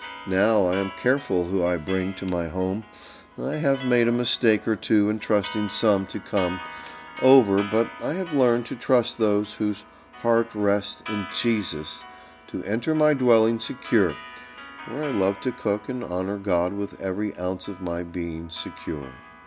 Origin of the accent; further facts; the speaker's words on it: Gainesville, United States; Growing up in Gainesville, I used to let any and all kids from miles around into my home.